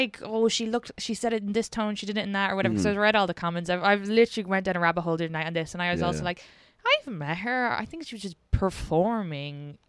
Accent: Ireland; Well, I'm also Irish. We blew up shit too.

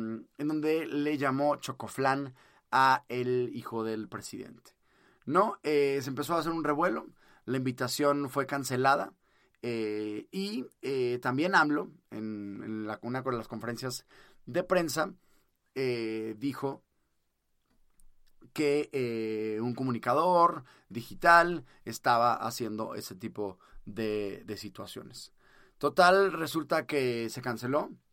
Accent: Mexico; Acá en México, yo en mi país te puedo platicar desde que sí podemos hablar

